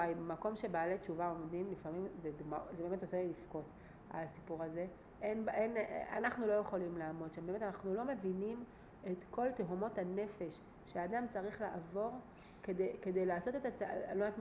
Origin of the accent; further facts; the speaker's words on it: Hebron, West Bank, Palestine; הצטלמו איתנו אנשים כי אנחנו מחברון.